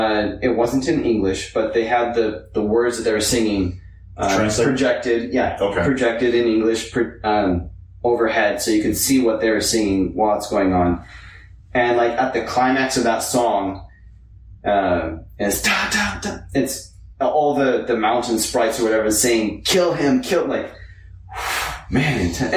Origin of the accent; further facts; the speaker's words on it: Dallas, Texas, United States; And I grew up in the Bible Belt. In Dallas, Texas.